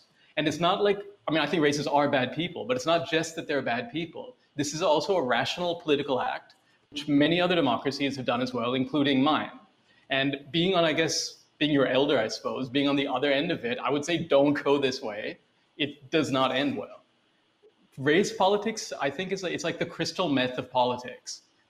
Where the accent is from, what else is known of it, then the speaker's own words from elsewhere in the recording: United States; I grew up in America. I grew up, you know, pledging allegiance to the flag.